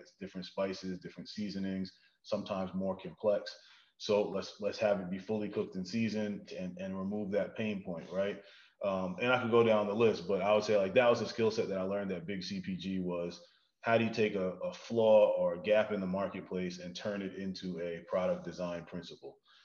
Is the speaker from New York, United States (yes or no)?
yes; Brooklyn, New York, United States; I'm from Brooklyn originally, and I grew up in a really big family.